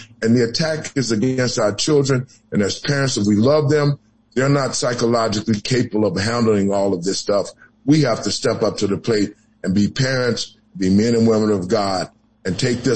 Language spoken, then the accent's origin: English; United States; Even though slavery was a black eye on us, we, as the American people, we have to get past these things now.